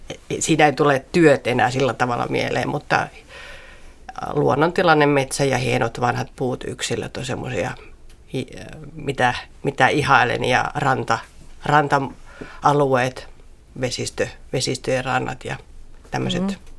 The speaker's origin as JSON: {"language": "Finnish", "region": "Finnish Lakeland", "country": "Finland", "tie": "born or raised there", "said": "olen itse kotoisin Järvi-Suomesta ja järvet ja metsät sitten ovat sitä minun sielun maisemaa ja sitä tuttua maisemaa. Kun sinne menee, niin tuntee menevänsä kotiin. Että asuin lapsena ja nuorena järvenrannalla ja metsät olivat siinä lähellä."}